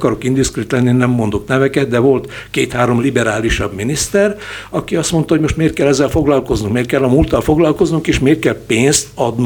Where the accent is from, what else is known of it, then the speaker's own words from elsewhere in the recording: Hungary; Magyarként is ezt ugye fontosnak éreztem